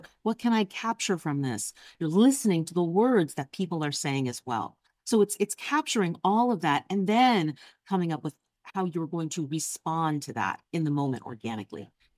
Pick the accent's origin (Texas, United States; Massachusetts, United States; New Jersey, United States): New Jersey, United States; You know, one of the things, I'm from Jersey. All right. So I talk with my hands.